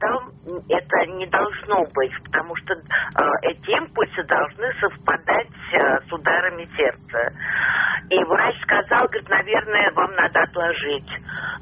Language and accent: Russian; Moscow, Russia; Я москвичка